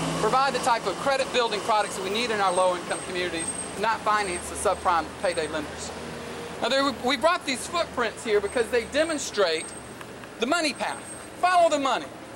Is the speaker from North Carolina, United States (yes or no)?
yes; North Carolina, United States; Let me tell you a little bit about why I'm here from North Carolina.